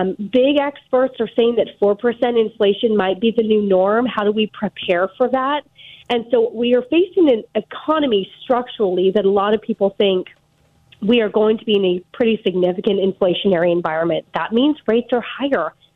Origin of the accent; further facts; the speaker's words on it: California, United States; I'm from California. We have the massive wildfires